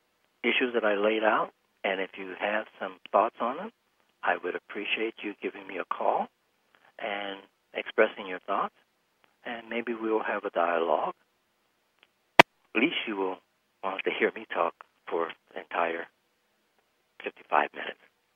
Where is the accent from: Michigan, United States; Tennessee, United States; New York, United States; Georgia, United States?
Michigan, United States; Detroit; When I started middle school, for me, I'm from Detroit, middle school was 7th grade.